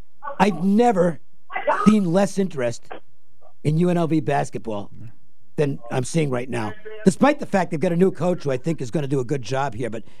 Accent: Boston, Massachusetts, United States; believe me, I know this growing up in the Boston area

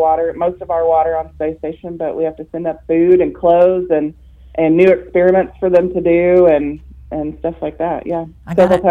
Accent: Princeton, Kentucky, United States; And I said, oh, way western Kentucky, real small town.

